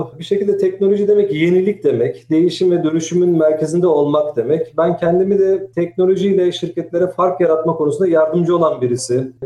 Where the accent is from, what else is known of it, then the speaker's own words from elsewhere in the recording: Sinop, Turkey; Sinopluyum. Bizde mikro milliyetçilik vardır. Severiz memleketimizi.